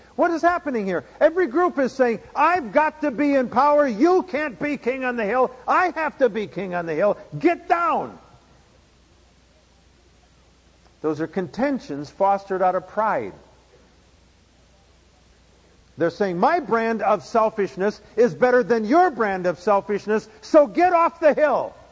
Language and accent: English; South Dakota, United States; When I grew up in South Dakota, we would have these South Dakota winters. Last summer, the last winter I was home, we had 96 inches of snow.